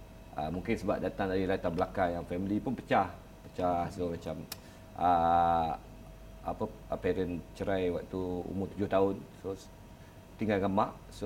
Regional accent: Bukit Cabang, Perlis, Malaysia; Saya dilahirkan di Perlis tahun 1989. Lahir dekat hospital kakak lah. Tapi waktu tu family tinggal kat Bukit Cabang. Bukit Cabang dekat dengan kaki bukit Padang Besar.

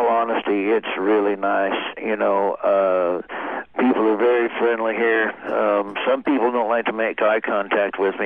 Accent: Florida, United States; And then when I was 15, my dad moved us all down to Florida. So I grew up pretty much in Florida, and that's where I started doing comedy.

